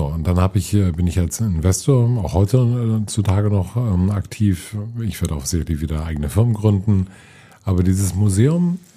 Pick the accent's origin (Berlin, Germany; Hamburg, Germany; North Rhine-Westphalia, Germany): Hamburg, Germany; Ich bin Hamburger Jung